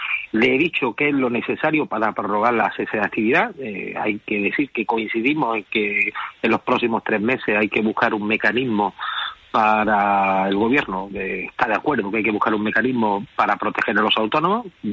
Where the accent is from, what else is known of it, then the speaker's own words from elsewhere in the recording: Andalusia, Spain; porque yo soy andaluz